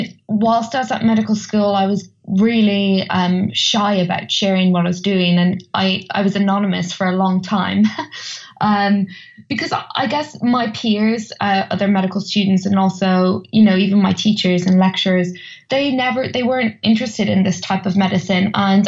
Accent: Dundalk, Leinster, Ireland; moved away as an adult; So I grew up in Dundalk, County Louth. So I'm an Irish lass. And then when I was 18, I moved to Wales to study medical sciences.

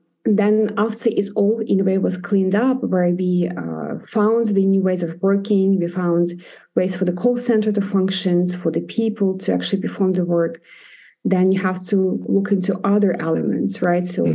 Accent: Ukraine; I was raised in Ukraine

